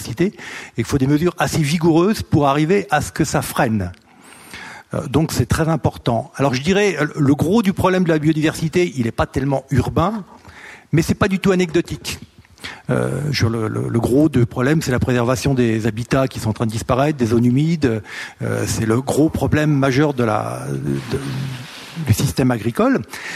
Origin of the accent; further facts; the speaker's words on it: Normandy, France; Alors moi, je suis normand et moitié breton de l'autre côté.